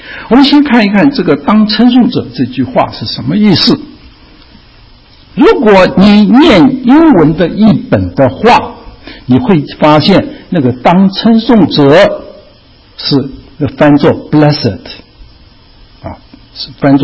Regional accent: China; 我们中国人常常觉得好像这个神祝福神好像是一件很奇怪的事情啊。

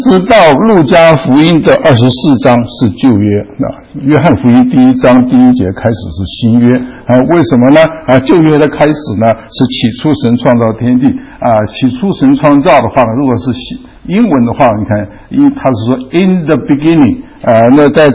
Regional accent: China; reincarnation 是再 re 就是再一次再生啊，就是我们中国说的投胎。我们中国人几千年的话呢

